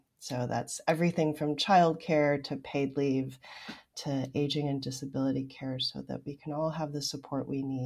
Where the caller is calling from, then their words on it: Chicago, Illinois, United States; Chicago, Illinois, right in the middle of the country.